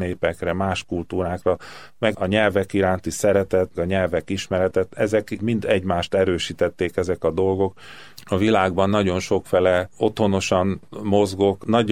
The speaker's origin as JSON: {"language": "Hungarian", "region": "Budapest", "country": "Hungary", "tie": "born or raised there", "also_born_or_lived": "Vienna", "said": "Itt születtem, Hűvösvölgyi úti otthonunkba, ahol édesapámékkal éltünk. Ide jártam óvodába, általános iskolába, aztán gimnáziumba elkerültem, de aztán ide jöttem haza, aztán Bécsbe kerültem."}